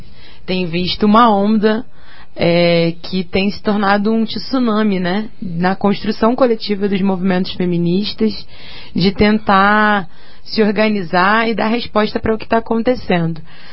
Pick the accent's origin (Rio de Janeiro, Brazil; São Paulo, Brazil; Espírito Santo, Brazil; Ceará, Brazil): Rio de Janeiro, Brazil; Eu sou do Rio de Janeiro